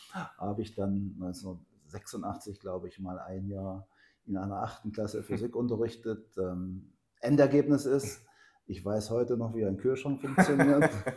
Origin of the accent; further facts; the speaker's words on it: Köthen, Saxony-Anhalt, Germany; Ich bin Urkötner, bin in Köthen geboren, habe also alle Schulen, die man so als Kind und Jugendlicher durchläuft, hier durchlaufen, war auch hier an diesem Gymnasium, an der damaligen erweiterten Oberschule Johann Wolfgang Goethe von 1974 bis 78